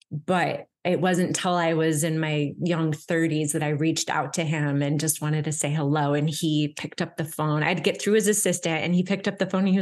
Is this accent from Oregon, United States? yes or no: yes; Portland, Oregon, United States; born there; I was born in 1974. I was born in Portland, Oregon.